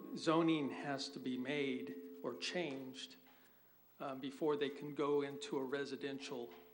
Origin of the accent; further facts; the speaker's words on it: California, United States; and I come from the Central Valley where there's a lot of ag and stuff